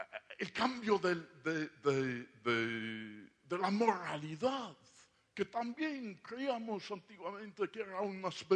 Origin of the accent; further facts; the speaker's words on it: London, United Kingdom; Yo de niño vivía en Londres, en una zona muy cerca al parque zoológico